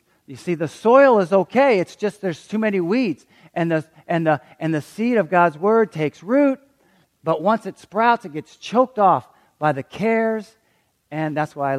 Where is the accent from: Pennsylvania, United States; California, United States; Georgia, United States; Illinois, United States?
Illinois, United States; I come from Illinois. Come on, there's cornfields everywhere.